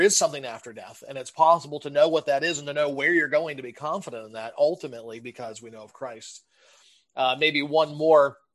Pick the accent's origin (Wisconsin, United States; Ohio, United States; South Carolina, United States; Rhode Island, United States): Ohio, United States; also born or lived in Michigan; I'm originally from Southern Ohio, pastored in Michigan for about 13 and a half years